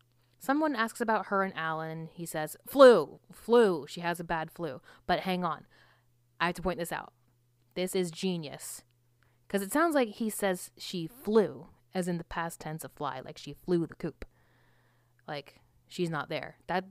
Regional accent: Florida, United States; I'm from Florida. But we don't wear tuxedos ever.

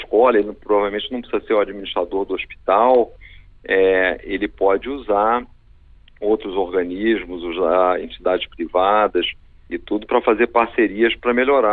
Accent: Rio de Janeiro, Brazil; como eu sou carioca

